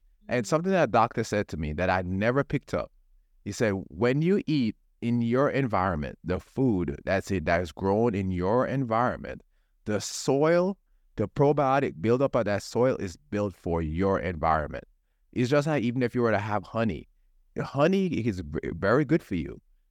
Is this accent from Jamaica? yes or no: yes; Jamaica; I grew up in Jamaica. In Jamaica, when it comes to beans, we sprout them, we wash, we pressure cook our beans.